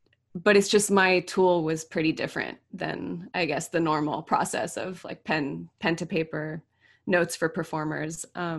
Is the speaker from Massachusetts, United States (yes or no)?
no; Los Angeles, California, United States; Yeah, I mean, so I'm from Los Angeles, and that's kind of the world I got brought into.